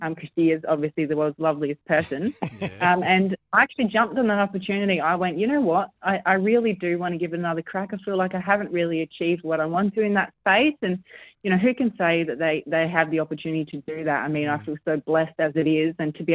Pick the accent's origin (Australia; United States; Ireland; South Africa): Australia; Northern Territory; my home state in Northern Territory right now